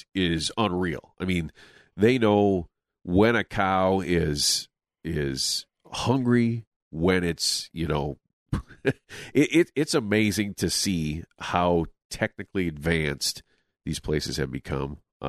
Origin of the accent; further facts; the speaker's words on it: Lake Wilson, Minnesota, United States; So north of Lake Wilson, it's a town about, well, back in the day, it had probably had about 320 some people.